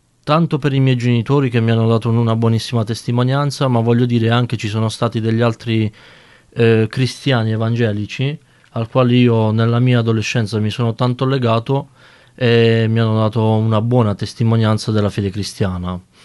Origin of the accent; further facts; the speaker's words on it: Apulia, Italy; Sono di Schitella, della provincia di Foggia, un paesino nel Gargano Nord, quindi bel mare, bel sole